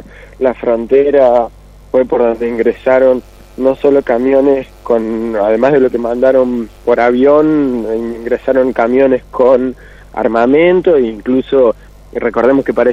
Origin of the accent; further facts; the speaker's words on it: Córdoba, Argentina; Yo soy de Córdoba.